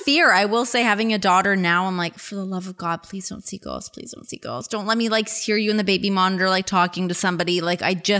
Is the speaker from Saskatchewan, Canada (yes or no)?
no; Toronto, Ontario, Canada; I'm from Toronto.